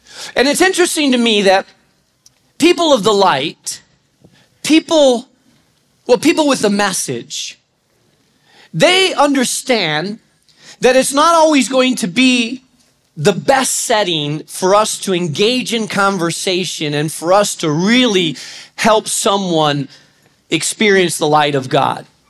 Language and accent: English; Spain; And the town that I grew up in Spain, they also went to get well at the water.